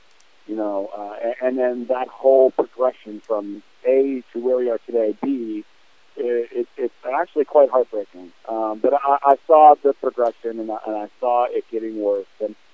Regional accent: New York, United States; But all along, I'm from the East Coast. I'm from New York, right?

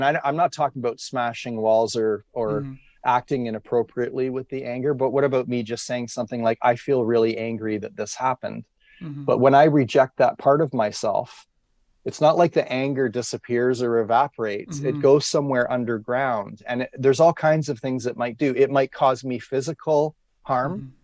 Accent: Toronto, Ontario, Canada; I grew up in Toronto, and I was in Toronto a couple of years after high school was over

